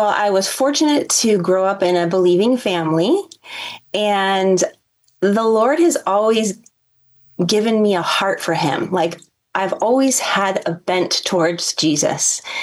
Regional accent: California, United States; I'm in Southern California, Ventura County, right next to the border of LA County, and went to the local high school here

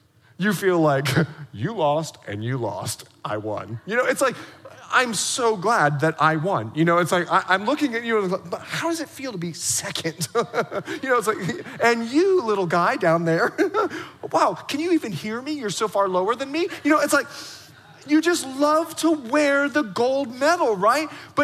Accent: Bahamas; I'm from the Bahamas, right? Like, I don't even know what snow is. I've never seen snow, much less black ice.

